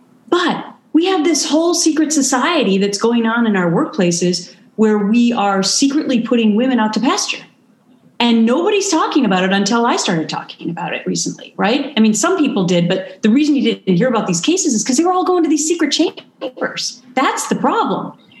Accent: Minnesota, United States; And I'm from Minnesota, where people are really nice, and it's not like you sue people every day.

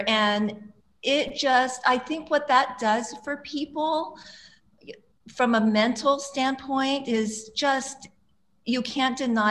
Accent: Hawaii, United States; You know, I grew up in Hawaii. Yep. And so I'm definitely an island girl.

